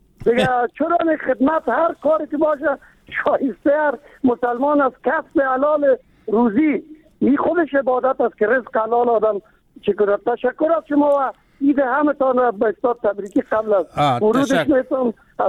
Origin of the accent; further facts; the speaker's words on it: Kabul, Afghanistan; همین باجر که ما از کابل هستیم